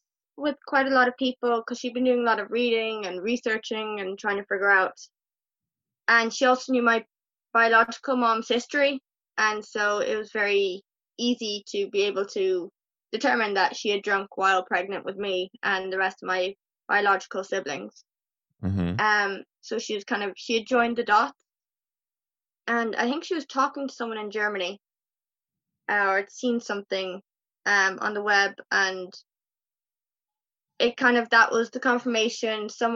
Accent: Ireland; I am from Ireland, in the very rural part of Ireland.

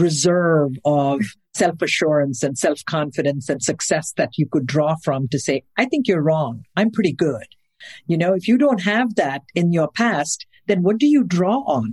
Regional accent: India; I grew up an Indian in India.

